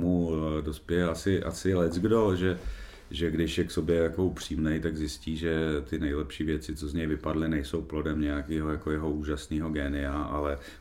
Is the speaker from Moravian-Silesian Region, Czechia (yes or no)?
no; Nová Paka, Hradec Králové Region, Czechia; já jsem z Nové Paky a v Nové Pace máme expozici podkrkonošského spiritismu